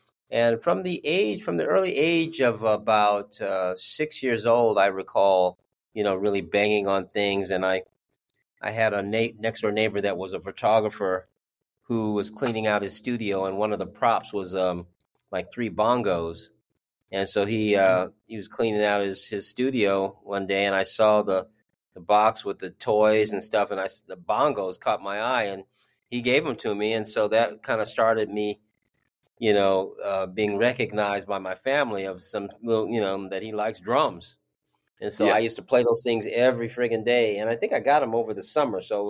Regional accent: Los Angeles, California, United States; Yeah, I'm from Los Angeles, California. I mean, I was born and raised in an area, right, they call it Mid-City.

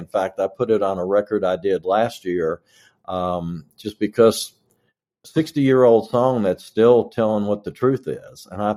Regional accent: Kentucky, United States; You know, I was so lucky growing up in Kentucky. FM radio didn't get there till like the mid-70s or something.

